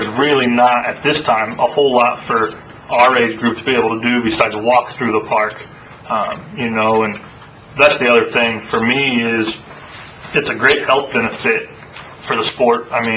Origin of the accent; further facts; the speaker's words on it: Winchester, Indiana, United States; I'm from Winchester, but I've spent more time in the Union City Park this year than I've ever spent in my life